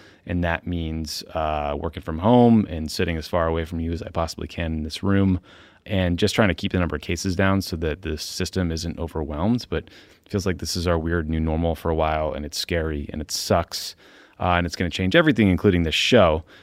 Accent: Boston, Massachusetts, United States; born or raised there

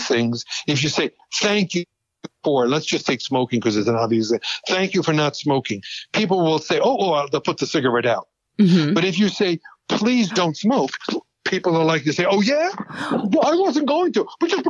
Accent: New York, United States; I'm from New York, as you know.

